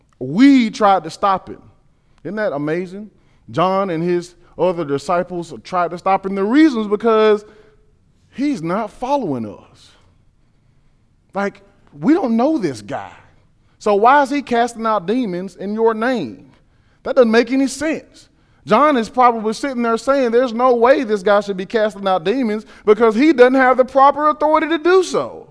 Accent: the South, United States; taking a walk is something, like I said, growing up in the South, is something that wasn't really that big of a deal.

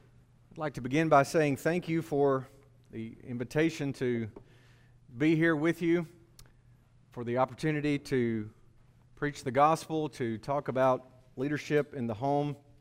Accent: Winfield, Alabama, United States; many guys from Winfield, Alabama have ever stood in your pulpit and preached the gospel to you, so my accent may give me an advantage over some.

